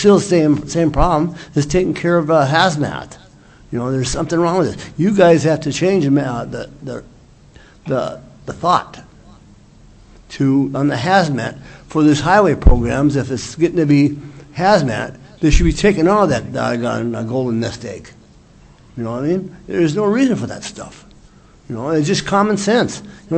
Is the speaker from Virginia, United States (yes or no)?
no; Duluth, Minnesota, United States; from Duluth here. I'm just a same old taxpayer and a truck driver